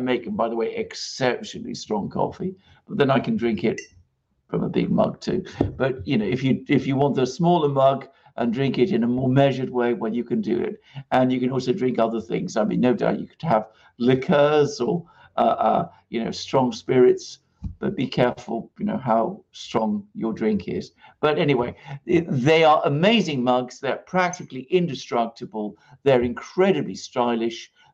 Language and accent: English; United Kingdom; Britain is my home country.